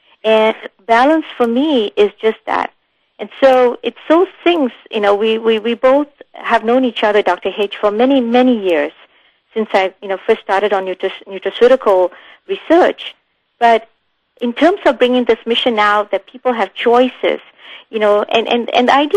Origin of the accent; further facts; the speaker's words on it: Singapore; My background is that I come from Asia, from Singapore. My parents are from Kerala. This is a place in India, a state in India